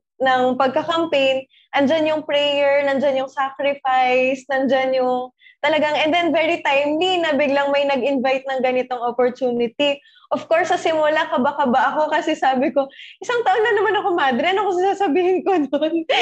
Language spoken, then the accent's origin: Tagalog; Lipa, Calabarzon, Philippines; Ayun po, I'm 24 years old. I'm from Lipa City, Batangas. Pero ang aming convent po is based here in Padre Garcia, Batangas.